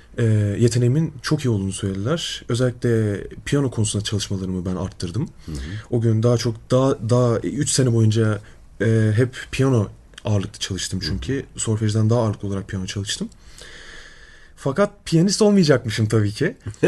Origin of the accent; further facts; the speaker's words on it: Ankara, Turkey; born there; 1992 yılında Ankara'da doğdum.